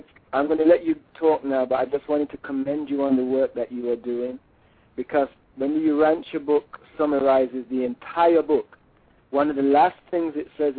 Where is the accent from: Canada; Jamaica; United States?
Jamaica; as a Jamaican living in Jamaica